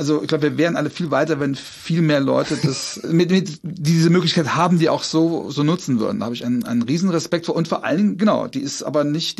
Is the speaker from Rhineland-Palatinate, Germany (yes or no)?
yes; Trier, Rhineland-Palatinate, Germany; Also, ich komme aus Trier und das ist da ganz, ganz verbreitet.